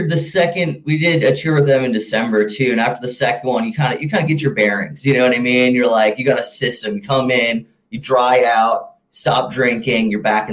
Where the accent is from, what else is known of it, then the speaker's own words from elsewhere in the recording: Green Bay, Wisconsin, United States; Well, when I grew up in Green Bay, Wisconsin, out in Suamico, which is out like in the middle of nowhere in the country.